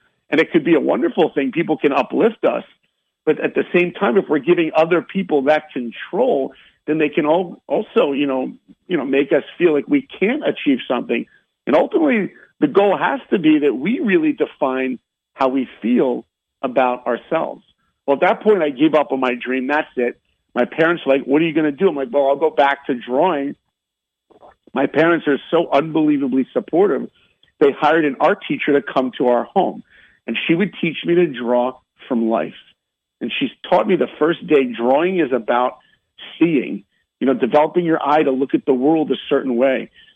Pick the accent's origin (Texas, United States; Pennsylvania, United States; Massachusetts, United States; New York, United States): New York, United States; So look, you know, I grew up on the East Coast. I'm a New Yorker. I was 11 years old.